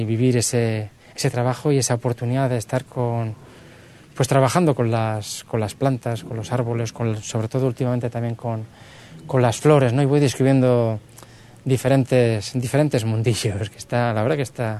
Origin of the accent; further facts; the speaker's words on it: Pamplona, Navarre, Spain; Vengo de Pamplona